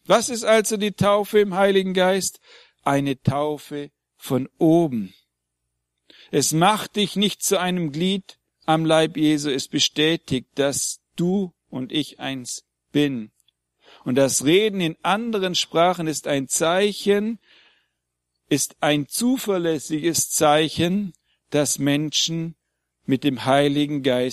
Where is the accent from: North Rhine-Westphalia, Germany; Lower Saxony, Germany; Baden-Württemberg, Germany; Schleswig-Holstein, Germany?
Baden-Württemberg, Germany; accent: Swabian; first language Swabian; Wie bei mir ist ja Deutsch Zweitsprache. Meine Erstsprache ist Schwäbisch. Und wenn ich hier rede, rede ich in einer Fremdsprache.